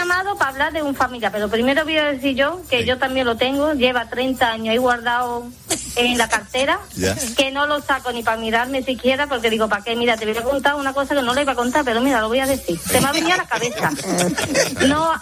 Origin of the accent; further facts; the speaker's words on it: Morón de la Frontera, Andalusia, Spain; yo soy de Morón.